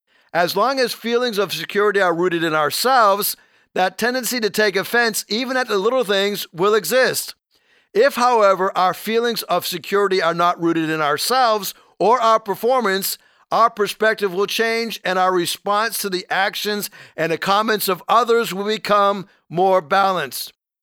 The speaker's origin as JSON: {"language": "English", "region": "Northeast", "country": "United States", "said": "I married a Southerner and I'm from the Northeast."}